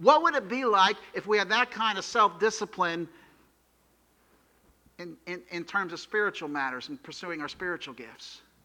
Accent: New Jersey, United States; I heard one school district in New Jersey, my home state, I'm ashamed to say

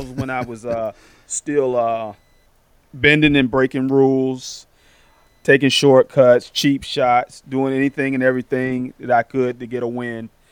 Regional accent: Norfolk, Virginia, United States; also born or lived in Blacksburg; Grew up in Norfolk, originally from Blacksburg.

